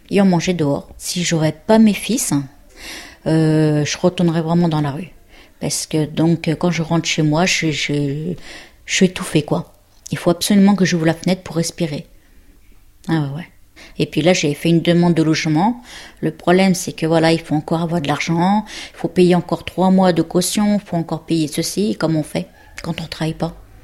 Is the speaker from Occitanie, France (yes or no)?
no; Suresnes, Île-de-France, France; born there; 44, et je suis née à Suresnes. Donc, de Suresnes, j'étais à Chelles, dans le 77. De Chelles, j'étais à Orléans. D'Orléans, je me suis retrouvée en Bretagne. De Bretagne, à Cannes. Après Nice, Marseille, je suis retrouvée à Cannes.